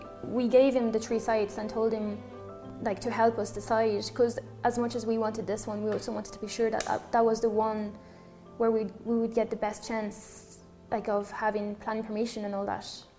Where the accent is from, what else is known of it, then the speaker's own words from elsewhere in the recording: Paris, Île-de-France, France; English is a second language; now in Dublin, Ireland; I'm from France, from Paris.